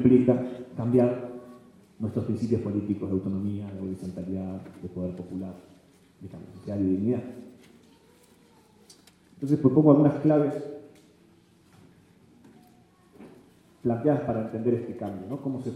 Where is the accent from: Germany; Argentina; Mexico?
Argentina; me interesaba traer a cuenta qué está pasando en mi país, en Argentina, ¿no?